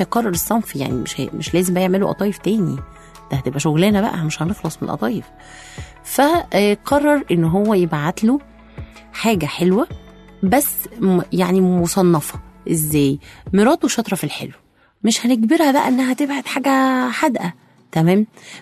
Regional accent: Egypt; احنا عارفين ان احنا كمصريين ناس اصيلة، ناس كده ولاد بلد

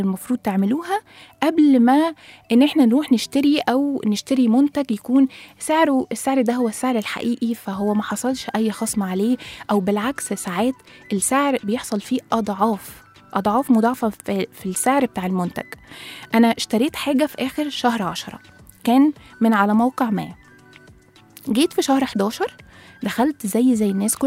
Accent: Egypt; ومش فكرة هو يستحق علشان احنا بقى مصريين ورحنا معاه

